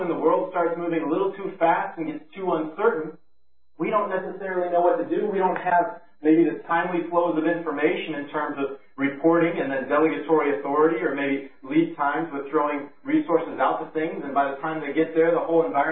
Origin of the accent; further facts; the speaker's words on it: Indiana, United States; I hail from Indiana, and I frequented Chicago.